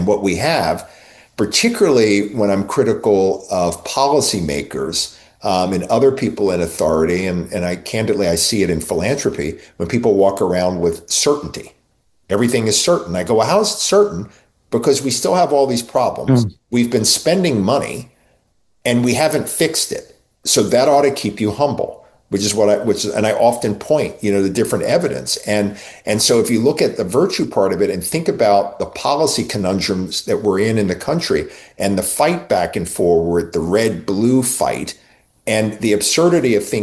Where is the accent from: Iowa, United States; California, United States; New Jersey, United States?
New Jersey, United States; Atco; Little town called Atco.